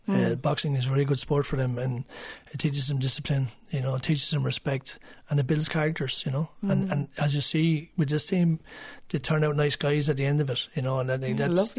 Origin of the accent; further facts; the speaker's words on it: Ireland; are very, very talented and they have a lot to offer to our community, and at the end of the day, we're all Irish.